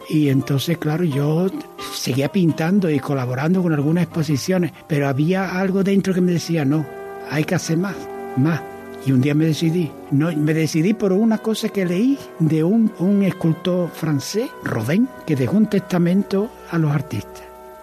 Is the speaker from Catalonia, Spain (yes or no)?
no; Carmona, Andalusia, Spain; born there; Sí, nací en Carmona en el año 1932.